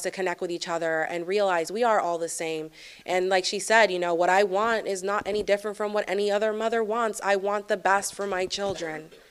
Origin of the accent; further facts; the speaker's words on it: Lomas Verdes, Puerto Rico; English is a second language; I'm originally from Puerto Rico, if you didn't hear it in the accent.